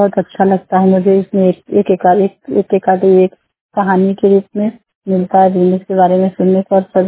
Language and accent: Hindi; Diyam, India; मैं दियाम गांव से हूँ। मेरी उम्र 40 वर्ष।